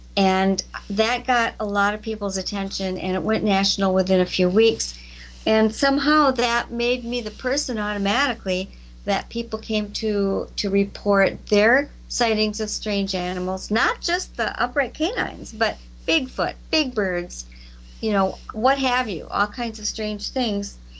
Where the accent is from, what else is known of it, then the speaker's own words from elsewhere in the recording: Elkhorn, Wisconsin, United States; right outside of my hometown of Elkhorn, Wisconsin.